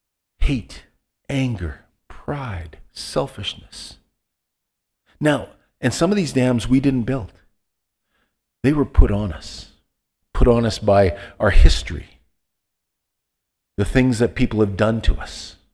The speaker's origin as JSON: {"language": "English", "region": "Alberta", "country": "Canada", "said": "we're from Western Alberta. We know the beauty of clean water, of flowing water."}